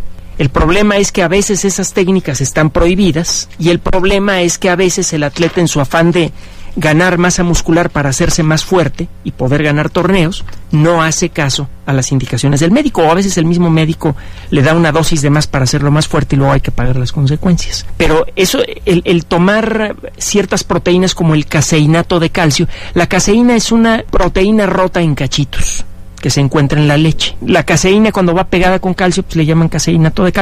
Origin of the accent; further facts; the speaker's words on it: Mexico City, Mexico; Ah, pues nacimos en el mismo lugar, papá. Y además, ¿sabes qué? Somos de los pocos que hemos nacido aquí en Chilangolandia